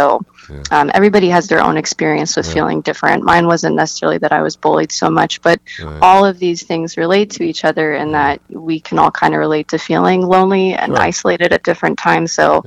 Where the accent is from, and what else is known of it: Budapest, Hungary; born or raised there